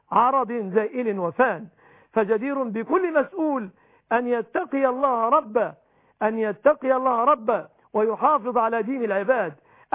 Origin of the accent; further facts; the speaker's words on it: Egypt; بلادنا مصر